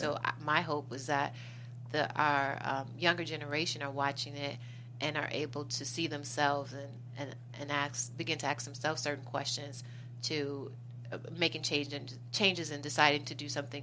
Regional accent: Chicago, Illinois, United States; You know, I'm originally from Chicago.

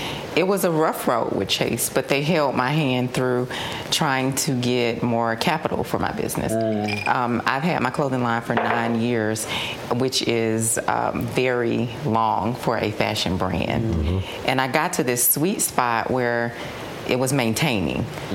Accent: Decatur, Georgia, United States; now in Atlanta, United States; I'm a fashion designer, based right here in Atlanta, born and raised in Decatur.

